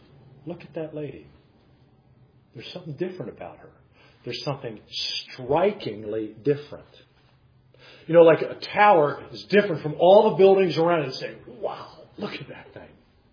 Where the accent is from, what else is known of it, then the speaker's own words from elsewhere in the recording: Cleveland, Ohio, United States; I grew up in Cleveland. And we have in Cleveland a terminal tower.